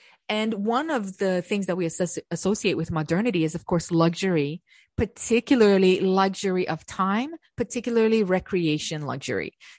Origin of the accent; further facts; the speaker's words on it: Canada; I know I'm Canadian. I should speak some French